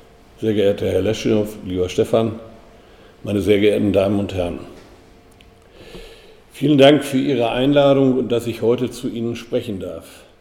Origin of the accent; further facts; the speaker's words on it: North Rhine-Westphalia, Germany; der nun hier als Westfale in Westfalen im Münsterland groß geworden ist